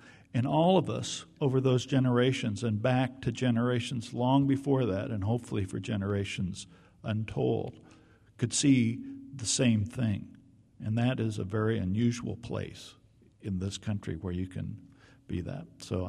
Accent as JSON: {"language": "English", "region": "Iowa", "country": "United States", "tie": "born or raised there", "said": "We grew up in Iowa."}